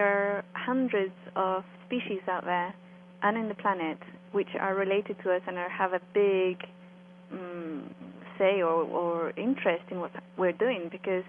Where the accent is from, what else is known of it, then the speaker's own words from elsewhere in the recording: Nottingham, East Midlands, United Kingdom; I grew up in Nottingham in England in a neighborhood which was one of the worst crime-ridden neighborhoods in the UK.